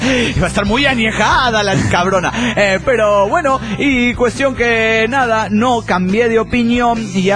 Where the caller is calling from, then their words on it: Valle de Chalco, State of Mexico, Mexico; del Valle de Chalco.